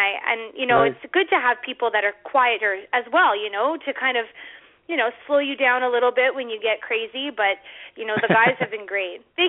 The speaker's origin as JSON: {"language": "English", "town": "Ottawa", "region": "Ontario", "country": "Canada", "tie": "born or raised there", "said": "For me, I grew up in Ottawa, but most of my mother's side of the family lives in southern Ontario, and I have gone up to Tillsonburg, Ontario, probably about, I would say, between 5 and 6 times a year"}